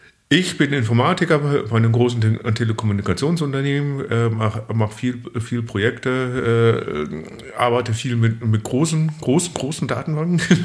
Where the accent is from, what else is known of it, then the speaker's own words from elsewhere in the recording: Gelsenkirchen, North Rhine-Westphalia, Germany; also born or lived in Ilmenau; now in Solingen, Germany; Also ich stamme ursprünglich aus Gelsenkirchen, bin dann nach Ilmenau zum Studieren gegangen.